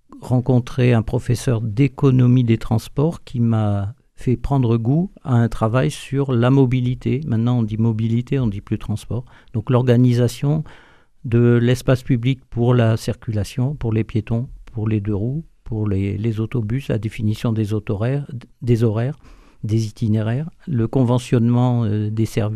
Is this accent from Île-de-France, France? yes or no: yes; Paris, Île-de-France, France; Naissance à Paris, oui. J'ai vécu toute mon enfance à Paris, en face du jardin du couvent principal des Franciscains. Donc on était bien entourés, en fait, et dans une famille chrétienne.